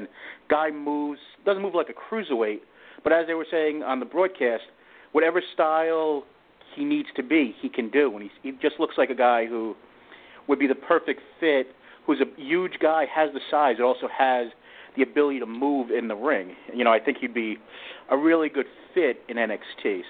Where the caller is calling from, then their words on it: New York, United States; Hey, guys. … from New York.